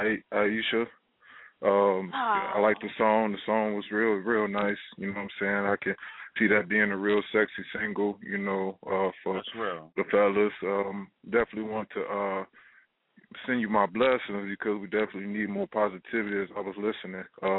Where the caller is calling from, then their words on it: Illinois, United States; from Southside. What's going on, people?